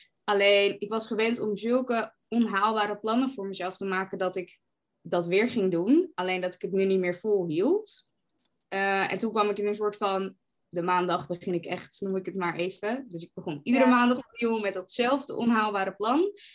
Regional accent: Amsterdam, North Holland, Netherlands; Ik ben 24 jaar. Ik kom uit Amsterdam.

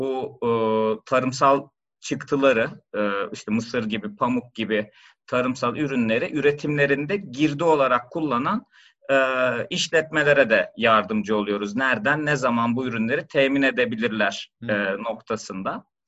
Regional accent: İzmir, Turkey; also born or lived in Ankara; İzmir'de doğduğumdan başlıyorum. İzmirliyim. Gurur duyduğum özelliklerden bir tanesi.

